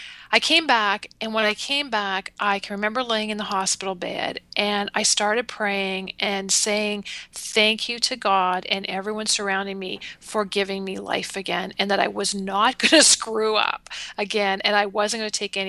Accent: Canada; But yeah, I'm Canadian. I live in the area, beautiful Niagara region of Southern Ontario, Canada.

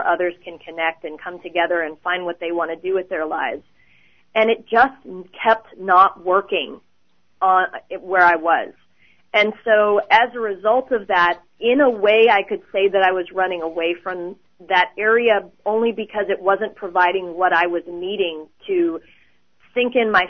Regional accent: Georgia, United States; I came from Georgia.

